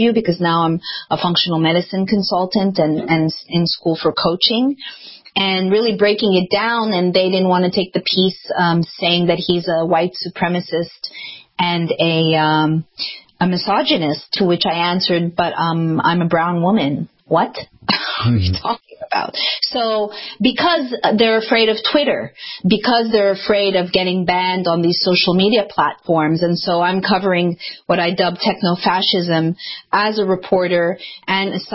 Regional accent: Canada; moved away; I mean, I hail from Canada. I've been here 23 years, but consider myself a liberal

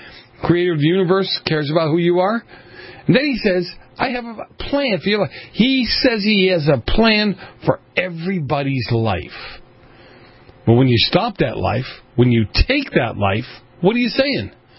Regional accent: Boston, Massachusetts, United States; I grew up in Boston.

